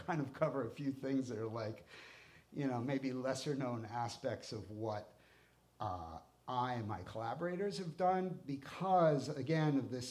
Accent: Erie, Pennsylvania, United States; also born or lived in Cleveland; I was born in Cleveland and grew up in Erie, Pennsylvania area, both in like the city of Erie, the suburbs of Erie, and country and small town around there.

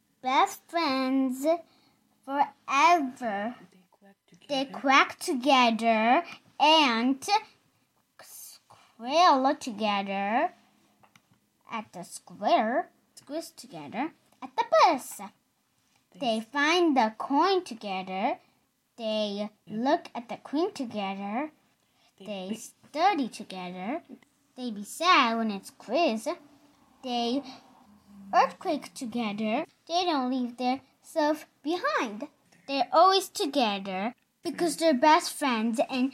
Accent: Hudson, United States; I'm 6 years old, and I'm from Hudson.

